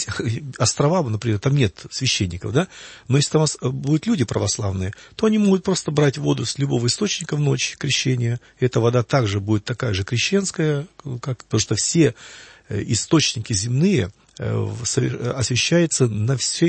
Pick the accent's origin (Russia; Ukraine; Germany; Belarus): Ukraine; Kyiv; так как я сам киевлянин, с Киева